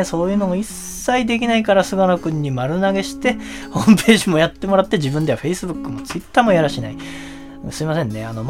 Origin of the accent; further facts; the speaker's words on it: Gunma, Japan; moved away as an adult; 僕は群馬出身で